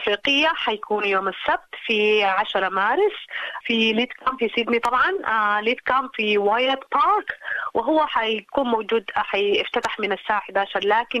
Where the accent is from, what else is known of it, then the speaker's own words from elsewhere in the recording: Sudan; now in Australia; أنا من السودان